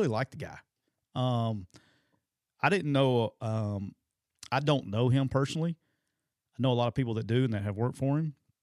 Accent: Alabama, United States; I'm from Alabama. Forgive me.

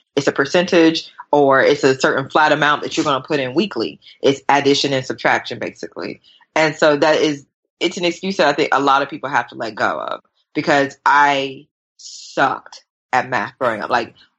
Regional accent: the South, United States; so I'm from the South. I hear everything. It's like music.

